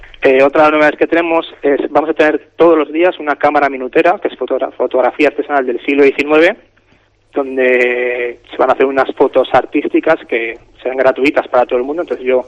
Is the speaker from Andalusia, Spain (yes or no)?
no; Santander, Cantabria, Spain; Los que somos de Santander estamos ya más acostumbrados